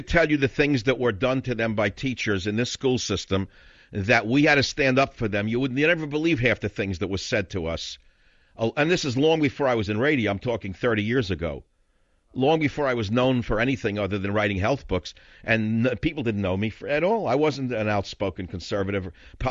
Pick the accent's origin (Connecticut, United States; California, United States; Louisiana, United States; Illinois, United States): California, United States; San Francisco; who was raking in the cash yesterday in my hometown of San Francisco.